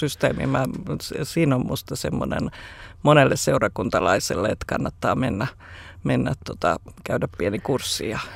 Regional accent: Joutsa, Central Finland, Finland; now in Helsinki, Finland; mä oon Keski-Suomesta pieneltä Joutsan kunnasta kotoisin

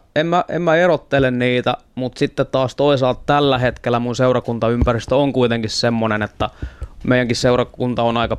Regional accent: Helsinki, Uusimaa, Finland; Kontulan aluetta, niin sitten taas siellä, niin kuin, että se on se paikka, mistä mä oon itse kotoisin ja silleen pystyy puhumaan samaa kieltä ihmisten kanssa

